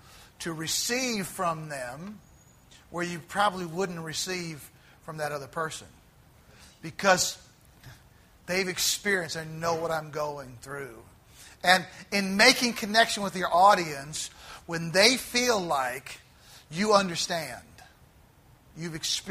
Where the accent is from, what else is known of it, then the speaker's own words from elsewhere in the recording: Collinsville, Illinois, United States; I'm from Collinsville. Of course, they all knew that town. And here's three random strangers in Narita Airport at the same time from three tiny little towns in Illinois in the U.S.